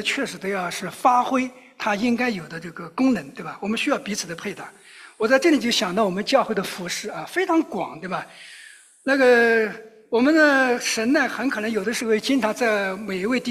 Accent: China; 我想我们可能从大陆来的人啊，可能都有这样一个感受

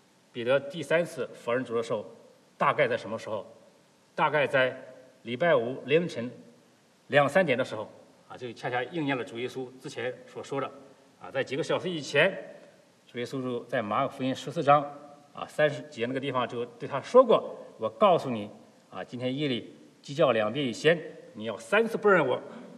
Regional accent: China; 有点像我们中国人的习惯哈

